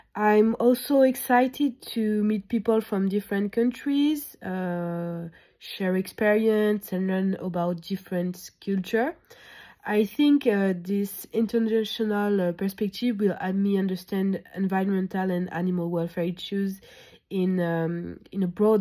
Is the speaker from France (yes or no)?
yes; France; English is a second language; I'm from France.